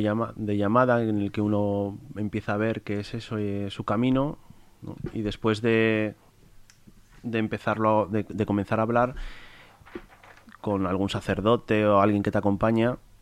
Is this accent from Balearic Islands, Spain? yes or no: no; Madrid, Community of Madrid, Spain; llevo viviendo aquí 5 años, pero soy de Madrid.